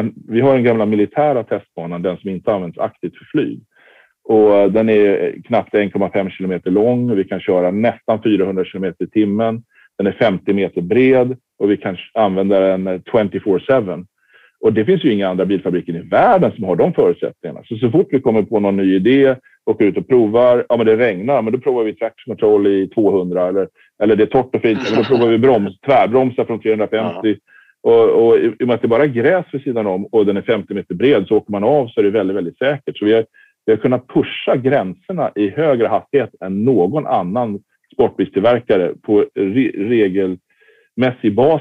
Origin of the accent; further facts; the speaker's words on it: Stockholm, Stockholm County, Sweden; Jag kom ju från Stockholm